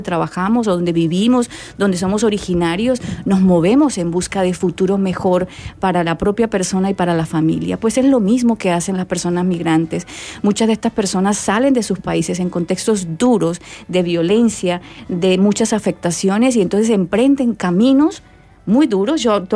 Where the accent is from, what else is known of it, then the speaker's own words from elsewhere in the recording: Colombia; más cerca en México y en mi misma Colombia, ¿no? No solo en mi tierra natal